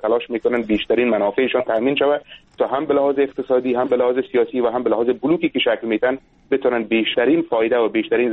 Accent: Afghanistan; من بیرو از افغانستان هستم

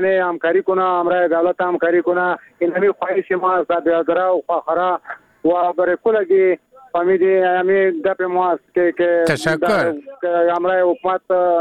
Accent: Parwan, Afghanistan; پروان هم ولایت ما است، قلب ما است، جای ما است. پروان یک ولایت مهم است. ما از مردم ولایت پروان

